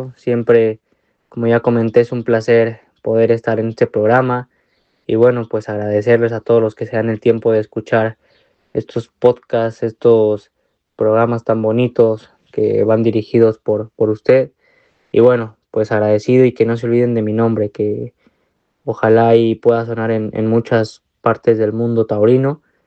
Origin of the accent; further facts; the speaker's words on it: Mexico; al final somos tres mexicanos, compatriotas